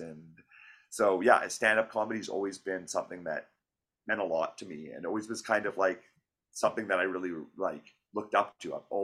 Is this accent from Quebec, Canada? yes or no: no; Alberta, Canada; growing up in Alberta, maybe it was I wasn't part of the scene there and wasn't fully me.